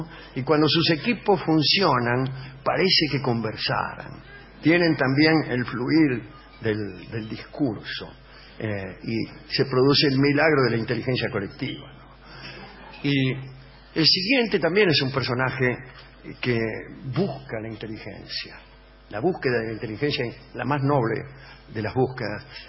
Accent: Barcelona, Catalonia, Spain; Venimos de Barcelona.

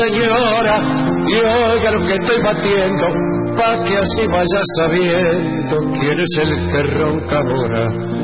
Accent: Colombia; Soy colombiano.

